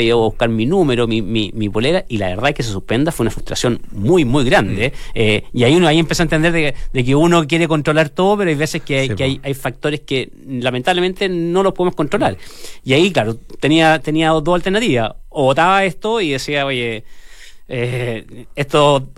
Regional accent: Chile; como chileno

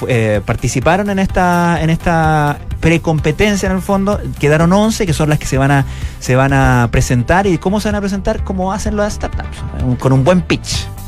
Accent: Chile; vengo de Chile

